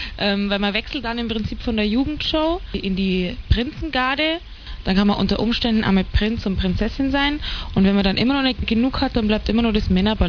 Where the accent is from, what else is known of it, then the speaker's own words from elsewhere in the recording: Bavaria, Germany; born there; ich bin zwar im Allgäu geboren, aber eine Kuh habe ich noch nie gemolken.